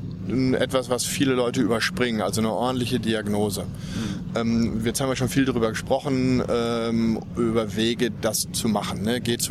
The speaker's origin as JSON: {"language": "German", "region": "North Rhine-Westphalia", "country": "Germany", "tie": "born or raised there", "lives_now": "Cologne, Germany", "said": "Also ich bin auch natürlich in der Pilznation groß geworden, in Ostwestfalen."}